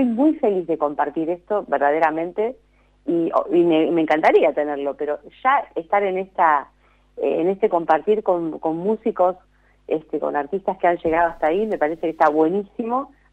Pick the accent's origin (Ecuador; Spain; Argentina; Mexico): Argentina; yo soy argentina